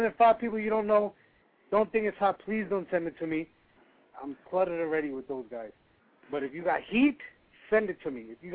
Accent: Colombia; Yeah, I'm from Colombia.

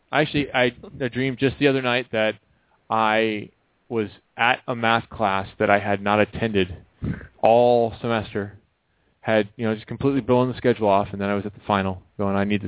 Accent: Midwest, United States; I'm good on ice. I'm from the Midwest.

